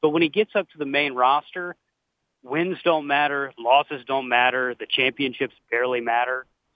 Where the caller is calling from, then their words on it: Atlanta, Georgia, United States; from Atlanta.